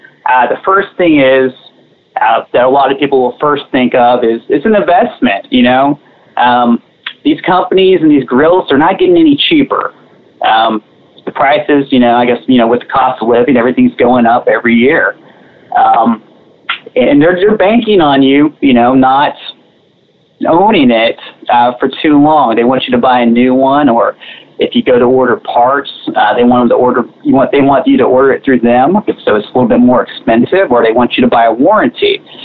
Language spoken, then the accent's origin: English; Seabrook, Texas, United States; Yeah, Randy, I grew up in the Seabrook area, right outside of Houston, you know, right on the water, you know, a lot of fishing.